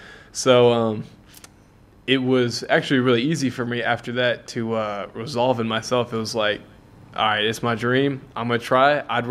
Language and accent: English; Arkansas, United States; Man, I'm from Arkansas. I played high school up there